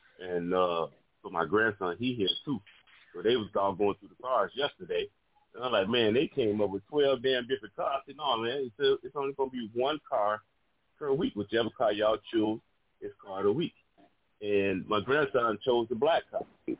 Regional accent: Chicago, Illinois, United States; You know, I mean, this is my hometown, so I mean, I'm gonna do whatever I can for the North.

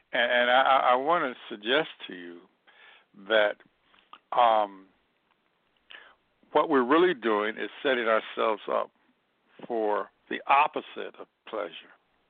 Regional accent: Cleveland, Ohio, United States; growing up in Cleveland, Ohio, moving up to the projects, up with mobility, man, moving up to the projects, being on welfare

